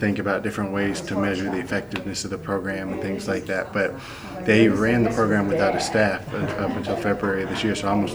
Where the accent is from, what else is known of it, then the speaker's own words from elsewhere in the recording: Oakland, California, United States; they knew I was from Oakland and that my background was in education policy.